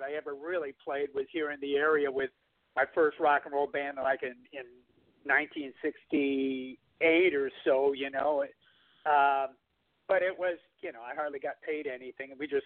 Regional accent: South Bend, Indiana, United States; I'm originally out of South Bend, Indiana area.

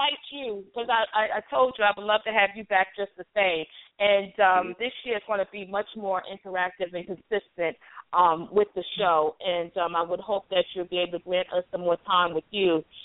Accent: Bronx, New York, United States; also born or lived in Charleston; I'm born and raised in the Bronx, New York. My mother's from Tuskegee, Alabama, father from Charleston, South Carolina. Since I have relocated due to circumstances to the South

